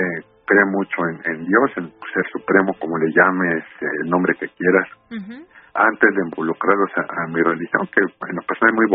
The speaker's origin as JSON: {"language": "Spanish", "country": "Cuba", "moved": "yes", "lives_now": "Mexico", "said": "yo soy de Cuba. Uh-huh. Yo llegué aquí a México hace muchos años."}